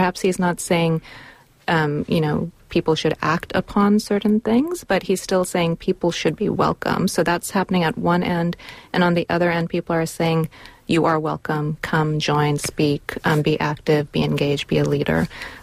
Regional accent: Pakistan; also born or lived in California; now in United States; Yes, they were in Pakistan at that time. And I was raised partially here in California as well.

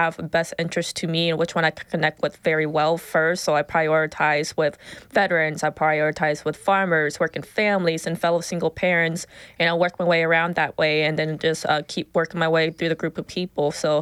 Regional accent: Whitehall, United States; I came from Whitehall, of course. I was born and raised in Whitehall, but my parents were refugees from Laos during the Vietnam War era.

